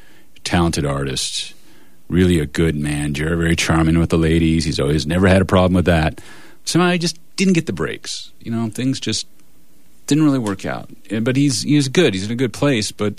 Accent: Montana, United States; we're from Montana.

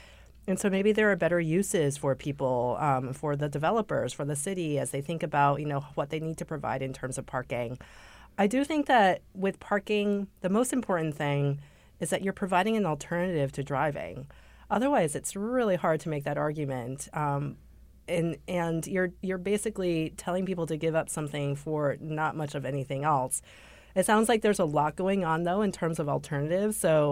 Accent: Syracuse, New York, United States; I grew up in Syracuse, so I'm really excited to see what has happened in Rochester since I last visited.

